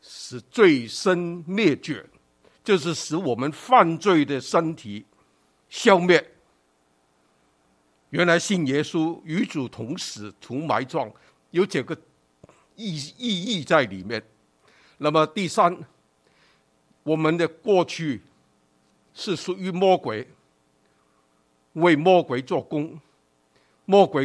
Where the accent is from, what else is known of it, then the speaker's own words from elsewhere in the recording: Hong Kong; 我还记得我从香港来，香港从前有死刑